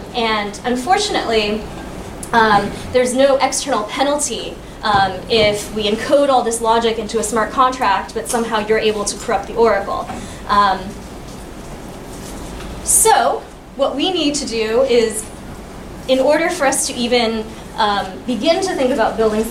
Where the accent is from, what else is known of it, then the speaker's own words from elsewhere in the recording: United States; Sorry, I'm American, so I used a football example here.